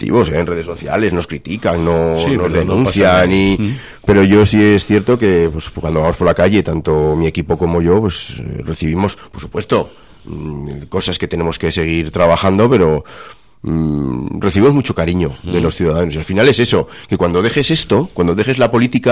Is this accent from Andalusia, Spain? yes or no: no; Tudela, Navarre, Spain; yo juré defender a esta ciudad, que es la mía, que es la mejor ciudad del mundo, que es donde yo nací, donde yo me crié, donde estoy criando a mi hija y donde vivo. Y dije que quien se metiera con Tudela se metía conmigo.